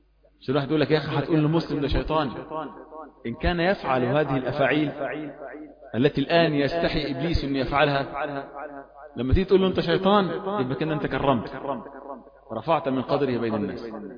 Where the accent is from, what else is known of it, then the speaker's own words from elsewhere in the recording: Upper Egypt, Egypt; انا صعيدي والله برضه.